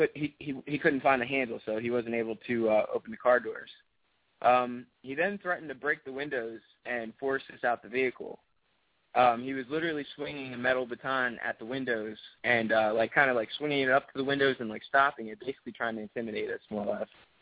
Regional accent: Williamstown, New Jersey, United States; I'm actually from Williamstown, New Jersey.

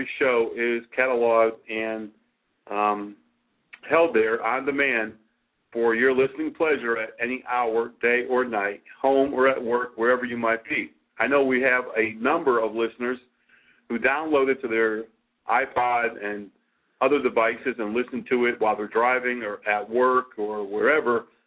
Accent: New England, United States; I'm from New England, so of course, you know, hey, yeah, I gotta watch, you know, gotta watch the Patriots

